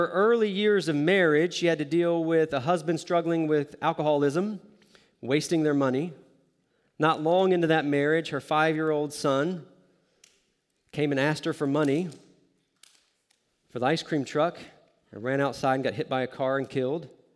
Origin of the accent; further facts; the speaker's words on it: the South, United States; since I grew up in the South and I've lost some of my accent